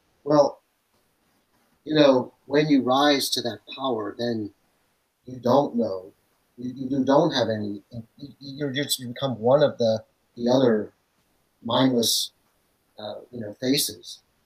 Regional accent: United States; I'm not going to wait for her because I'm American

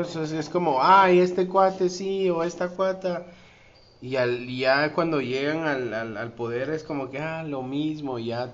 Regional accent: Guatemala; unirnos como guatemaltecos.

